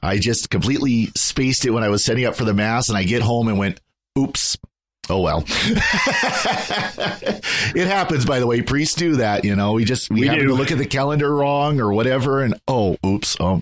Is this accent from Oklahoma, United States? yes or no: no; North Dakota, United States; also born or lived in Montana; And I know how to handle ice because I grew up and lived in North Dakota, Montana.